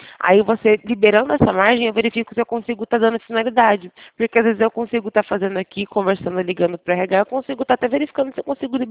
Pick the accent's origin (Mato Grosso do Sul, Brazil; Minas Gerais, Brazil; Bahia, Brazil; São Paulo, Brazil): São Paulo, Brazil; Sumaré; do centro de Sumaré, interior de São Paulo.